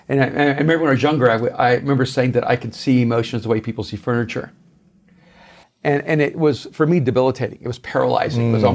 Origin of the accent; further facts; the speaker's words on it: El Salvador; English is a second language; I mean, I'm from El Salvador, and you know, my region of the world has two forms of government, revolution and dictatorship.